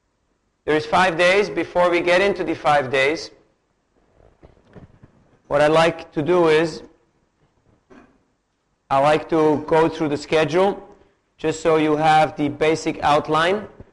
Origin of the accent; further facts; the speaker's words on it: Zurich, Switzerland; English is a second language; I'm from Zurich, Switzerland, joined ISKCON in 1984